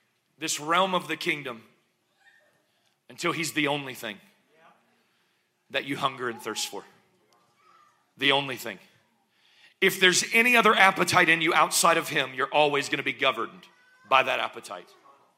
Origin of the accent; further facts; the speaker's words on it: United States; now in Canada; if that sounded not Canadian, just forgive me. I am still American.